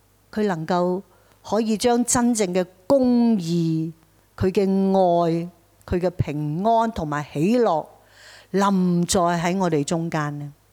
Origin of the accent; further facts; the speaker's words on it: Hong Kong; 相信近日大埔这一场的火灾对于我们香港人来讲很伤